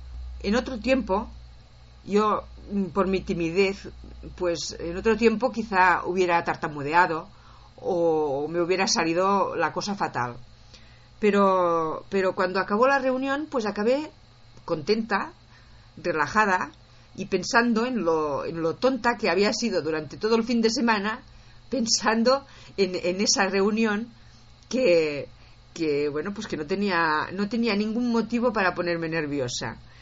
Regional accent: Catalonia, Spain; accent: Catalan; mi acento pues era catalán, porque soy catalana.

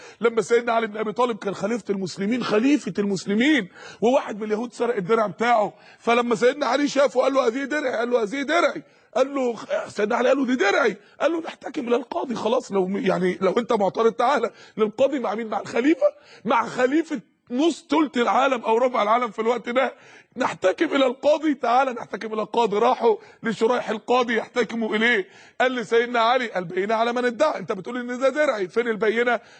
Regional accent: Egypt; انت مصري وانا مصري، دي بلدي ودي بلدك، دي بلدنا احنا الاثنين

